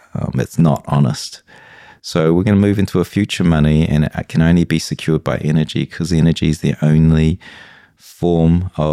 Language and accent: English; New Zealand; also born or lived in Hong Kong; I'm from a Chinese family, right? I was born in Hong Kong. Mm-hmm. I was raised in New Zealand.